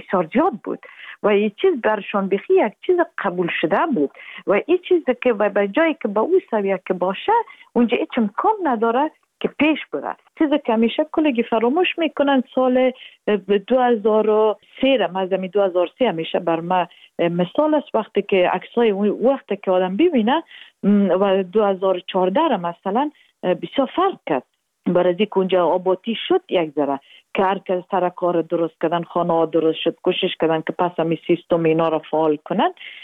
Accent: Afghanistan; امه ما افغان هستیم،

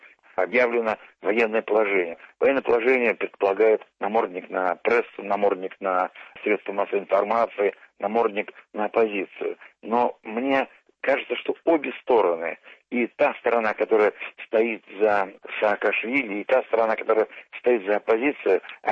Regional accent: Tbilisi, Georgia; Я родом из Тбилиси, я родился там, и я мучительно слежу за всем, что происходит в Грузии в течение последних 15 лет.

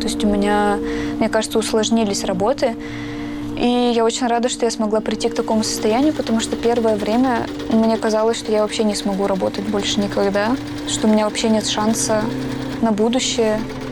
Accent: Russia; что я россиянка, я живу здесь

